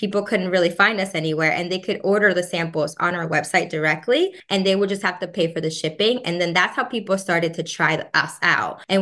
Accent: Dominican Republic; So we grew up in the Dominican Republic

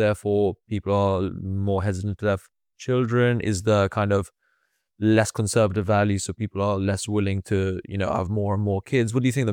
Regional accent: Malta; Malta, which I'm sure our listeners, the kind of recurring listeners know that I'm from Malta.

